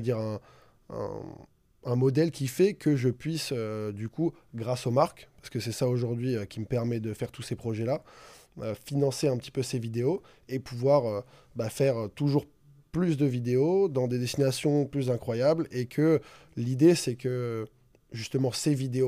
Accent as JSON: {"language": "French", "town": "Sauternes", "region": "Nouvelle-Aquitaine", "country": "France", "said": "Je viens de la Gironde. Je suis au sud de Bordeaux, dans la campagne à Sauterne exactement"}